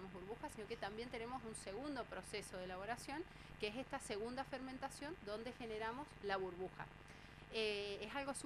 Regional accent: San Martín, Mendoza, Argentina; Yo soy mendocina, de San Martín, estudié en Rodeo del Medio, en Don Bosco, la licenciatura en enología.

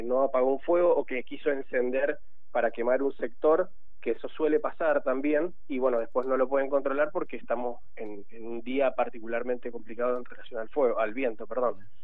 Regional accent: Guaymallén, Mendoza, Argentina; Yo soy de Guaymallén, de la zona de Villanueva.

